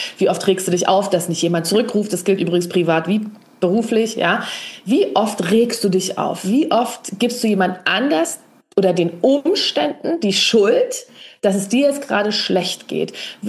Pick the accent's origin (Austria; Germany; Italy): Germany; Berlin; wir sind ja beide aus Berlin